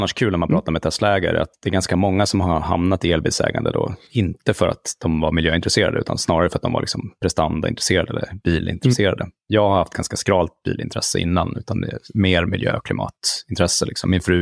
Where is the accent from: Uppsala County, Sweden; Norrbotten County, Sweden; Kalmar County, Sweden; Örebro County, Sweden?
Norrbotten County, Sweden; Luleå; accent: Norrland; Nu lyste min norrländska genom till fara. Jag är faktiskt från Luleå från början, även om det inte hörs annars.